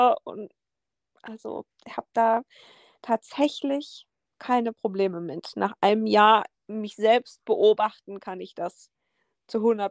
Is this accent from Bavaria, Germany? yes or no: no; Hanover, Lower Saxony, Germany; Das ist ganz witzig, weil ich komme ja nun aus der Großstadt, aus Hannover.